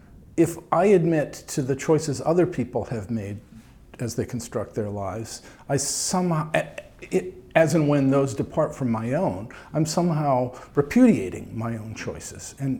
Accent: Canada; I'm speaking down perhaps as Canadian

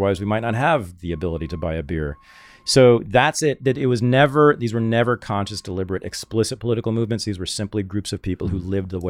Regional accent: Berkeley, California, United States; so I grew up in the Bay Area and Berkeley specifically. I was born in 1965, so I really grew up in the 70s and early 80s there.

